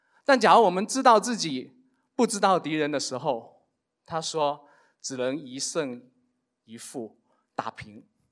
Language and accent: Chinese; China; 我们中国人打仗啊，有孙子兵法